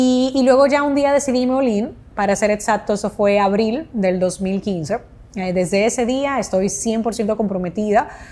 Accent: Dominican Republic; now in Spain; yo soy dominicana, pero realmente lo que es mi carrera profesional, yo la construí, la hice en España.

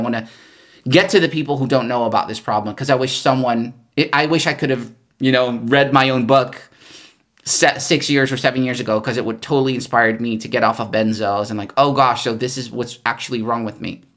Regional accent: Netherlands; first language Dutch; English is a second language; It's also easier to write in my native tongue. It's also, from a cultural aspect, different as a Dutchie.

